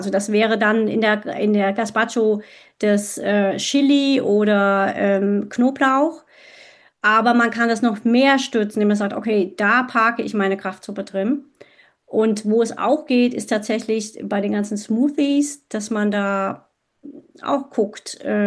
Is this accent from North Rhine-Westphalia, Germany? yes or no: no; Hesse, Germany; bin ja auch gebürtige Südhessin und ich kenne dieses Klima